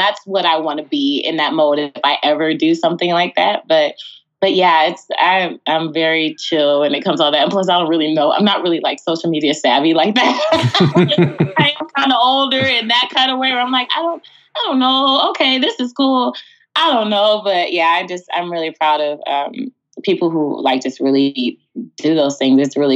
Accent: Texas, United States; also born or lived in California; I grew up in Texas.

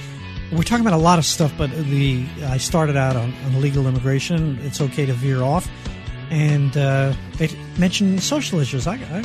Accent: New York City, New York, United States; I grew up in New York City, and it was like a birthright to be a Democrat

